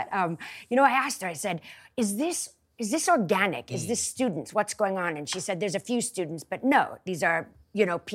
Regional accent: California, United States; If you go to my home state of California, and it is literally full of the American dream.

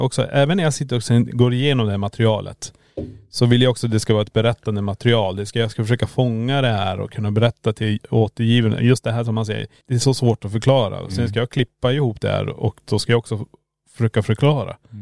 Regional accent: Kiruna, Norrbotten County, Sweden; jag är ändå född och uppvuxen i Kiruna

